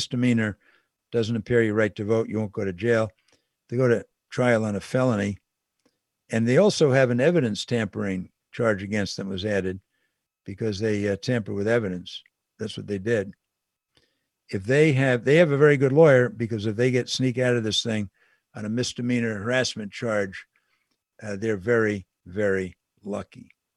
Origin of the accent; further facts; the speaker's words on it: Missouri, United States; This is the state of Harry Truman. I'm from Missouri. Show me. Remember, I'm from Missouri.